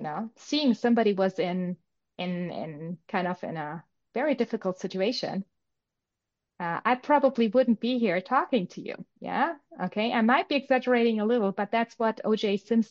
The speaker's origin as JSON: {"language": "English", "country": "Germany", "also_born_or_lived": "New York City", "second_language": "English", "said": "Being German, my accent used to be a little better. I used to live in New York City."}